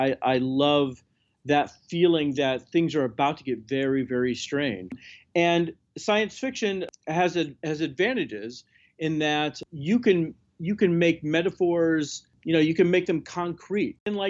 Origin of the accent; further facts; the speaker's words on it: Chicago, Illinois, United States; I grew up in Chicago. I know the suburbs.